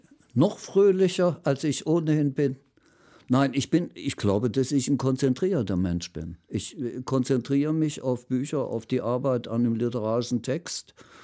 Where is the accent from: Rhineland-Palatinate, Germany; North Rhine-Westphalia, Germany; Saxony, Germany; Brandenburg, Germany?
Saxony, Germany; Frohburg; Also Froburg alleine wäre mir als Heimat überhaupt zu wenig. Das muss der große Verbund da in Sachsen sein und von mir aus auch in Deutschland.